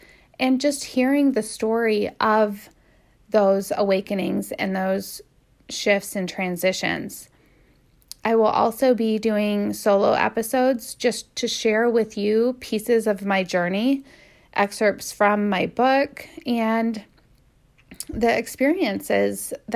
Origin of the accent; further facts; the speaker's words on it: Midwest, United States; I was raised in the Midwest with basically a traditional biblical worldview.